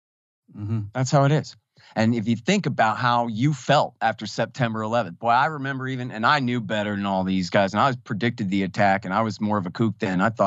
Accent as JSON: {"language": "English", "region": "Texas", "country": "United States", "said": "I'm from Texas, okay?"}